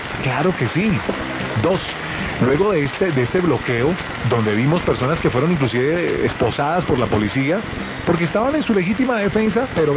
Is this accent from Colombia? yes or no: yes; Bogotá, Colombia; a uno le duele como bogotano